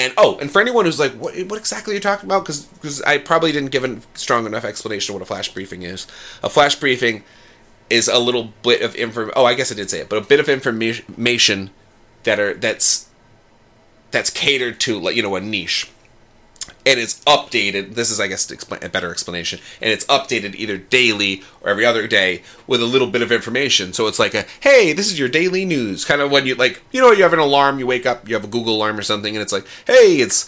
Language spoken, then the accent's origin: English; Cape Cod, Massachusetts, United States; accent: Cape Cod; I'm from Cape Cod, guy. So, that's why I talk like this, guy.